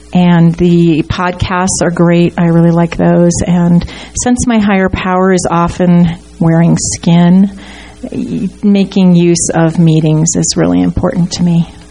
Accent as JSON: {"language": "English", "town": "Boulder", "region": "Colorado", "country": "United States", "said": "from Boulder."}